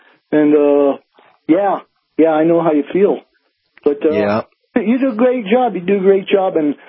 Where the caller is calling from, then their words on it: Albuquerque, New Mexico, United States; Oh, I'm outside of Albuquerque here in New Mexico, out in the desert lands.